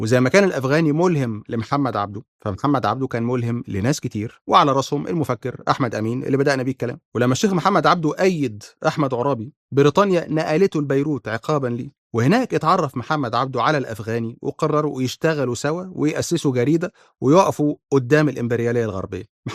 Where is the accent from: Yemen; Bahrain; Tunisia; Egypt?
Egypt; أيوة أنا مصري